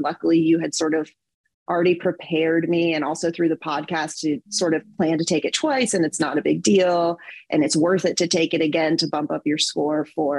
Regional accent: Memphis, Tennessee, United States; So if that was University of Memphis, where my hometown, that was totally fine.

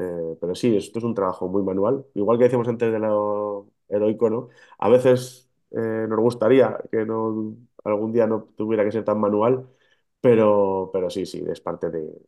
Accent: Burgohondo, Castile and León, Spain; yo ahora mismo donde estoy es a la altura de mi pueblo, de Burgondo, y son 870 metros

